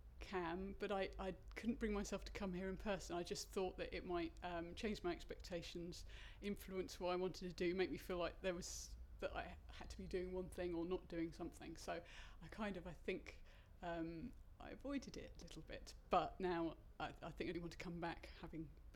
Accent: London, United Kingdom; My date of birth is the 3rd of January 1977 and I'm from London.

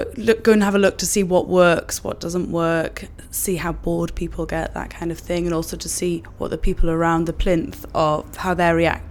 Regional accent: North East England, United Kingdom; I'm 29 years old and I'm from Northumberland.

